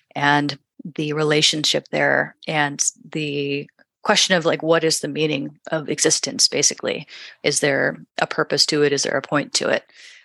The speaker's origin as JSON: {"language": "English", "region": "Kansas", "country": "United States", "also_born_or_lived": "Texas", "said": "I hail originally from Kansas and studied at the University of Texas at Austin."}